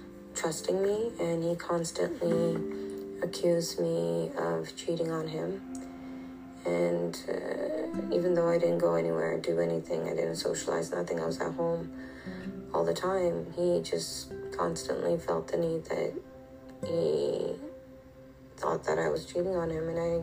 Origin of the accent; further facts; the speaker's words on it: Canada; But my background is from Afghanistan. My parents are from Afghanistan, but I was born and raised in Canada. My parents raised us very traditional, very cultural, very religious.